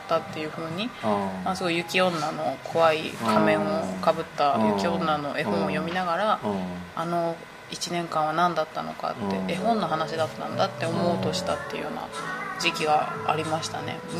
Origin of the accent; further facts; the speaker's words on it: Ehime, Japan; まあ、愛媛が出身なんですけど私、